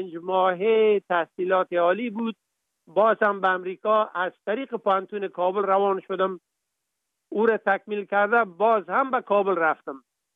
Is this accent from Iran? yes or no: no; Kapisa, Afghanistan; من در ولایت کاپیسا به دنیا آمدیم، مکتب ابتدایی و متوسطه را در لیسه فعلی میرمسجدی به اتمام رساندیم. بعدن لیسه نادریه